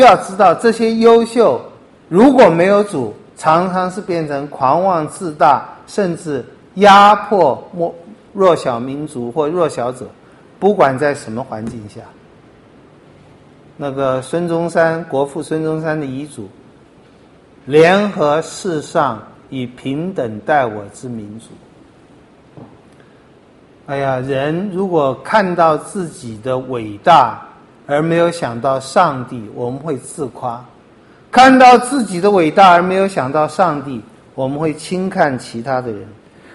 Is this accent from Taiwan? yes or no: yes; Taiwan; 或者有一天我们希望我们台湾人有聪明有智慧